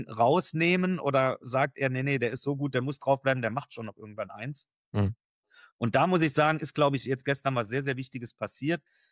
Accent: Saarland, Germany; born there; als gebürtiger Saarländer

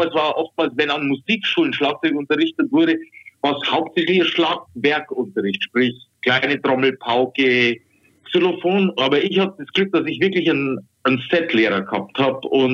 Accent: Weiden, Bavaria, Germany; Ich komme aus Weiden, das ist 30, 40 Kilometer von Amberg weg.

